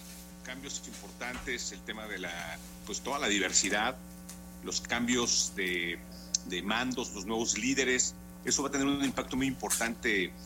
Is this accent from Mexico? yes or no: yes; Mexico; Y la gran pregunta también para nosotros como mexicanos, si este cambio traerá efectos positivos, ¿qué pasará con la economía mexicana en el 2021?